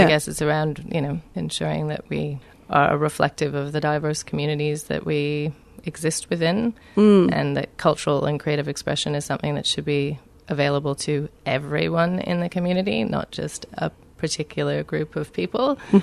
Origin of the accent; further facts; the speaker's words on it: Canada; I'm Canadian, so she's high up on my ranks, really.